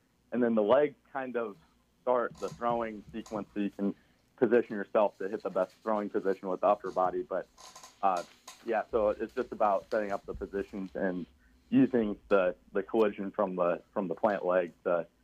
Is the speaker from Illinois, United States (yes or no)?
no; Okoboji, Iowa, United States; I'm from Okoboji, Iowa.